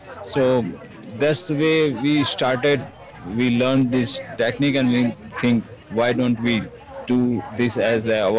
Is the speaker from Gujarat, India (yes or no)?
yes; Gujarat, India; I'm from Gujarat.